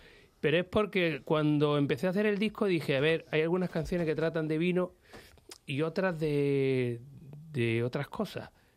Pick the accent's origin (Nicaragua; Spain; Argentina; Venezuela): Spain; Andalusia; now in Madrid, Spain; Yo, en Madrid, por ejemplo, es una ciudad en la que yo no me siento extraño. Sigo sintiéndome porque soy andaluz, pero me siento uno más de vosotros.